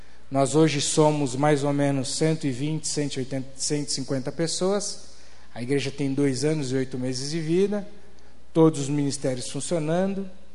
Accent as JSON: {"language": "Portuguese", "region": "São Paulo", "country": "Brazil", "lives_now": "Teresina, Brazil", "said": "E eu estou desde 2007, portanto há 3 anos, em Teresina. Eu sou da Vila Mariana desde a minha adolescência"}